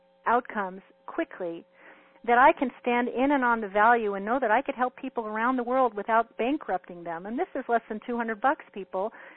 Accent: California, United States; I'm from the San Fernando Valley. I graduated from Cal State Northridge.

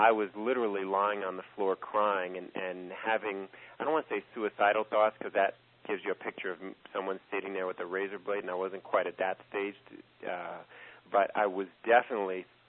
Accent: New York, United States; now in California, United States; I mean, I'm from New York, and when I came out here to California, one of the things that if you know anything about New Yorkers, we make fun of two people from New Jersey and people from California.

